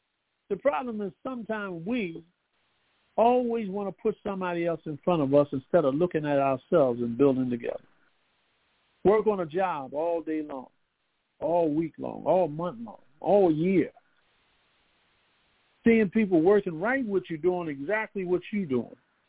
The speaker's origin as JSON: {"language": "English", "town": "Philadelphia", "region": "Pennsylvania", "country": "United States", "said": "if you was from Chicago, you was from a different tribe than I was from Philly."}